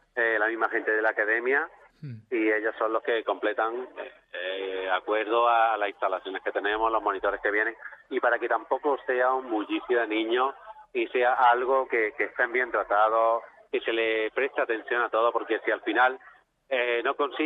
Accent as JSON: {"language": "Spanish", "town": "Antequera", "region": "Andalusia", "country": "Spain", "also_born_or_lived": "Málaga", "said": "Evidentemente somos malagueños y también, hombre, somos antequeranos."}